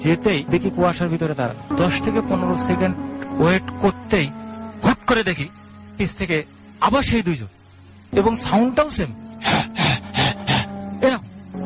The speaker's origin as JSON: {"language": "Bangla", "region": "Khulna Division", "country": "Bangladesh", "tie": "born or raised there", "said": "এবং বর্ডারটা আপনার সাতক্ষীরার যে ইন্ডিয়ান নদীটা, এই নদী থেকে একটা শাখা নদী চলে আসছে আমাদের গ্রামের ভিতর দিয়ে"}